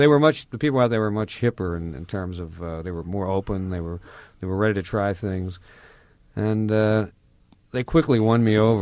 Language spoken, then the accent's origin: English; Baltimore, Maryland, United States; I was a kid from Baltimore who had started smoking pot and growing long hair probably a year and a half earlier.